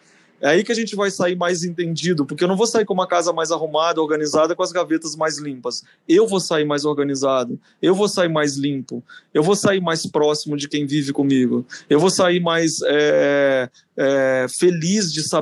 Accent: Minas Gerais, Brazil; eu sou mineiro, né? Então eu relembro dessas coisas de Minas

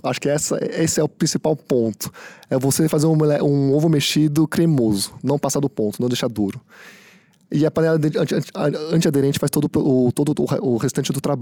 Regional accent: São Paulo, Brazil; born there; eu nasci em São Paulo.

